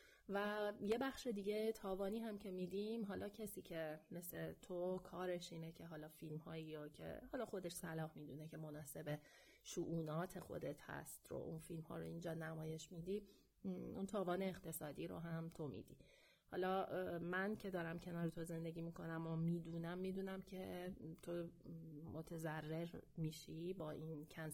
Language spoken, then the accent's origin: Persian; Iran; ما ایرانی هستیم و هر جای دنیا در هر زمانی